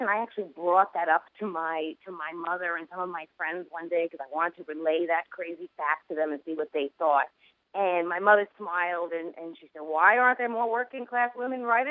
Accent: Queens, New York, United States; I grew up in Queens with a lot of Irish Italians, and I guess that's because of the immigration wave

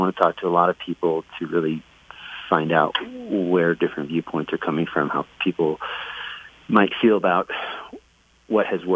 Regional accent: Miami, Florida, United States; also born or lived in Peru; now in Carbondale, United States; I am a Florida native, born and raised in Miami and some years in Peru, and moved to the Valley about 8 years ago and settled down and put down roots in Carbondale about 2 years ago.

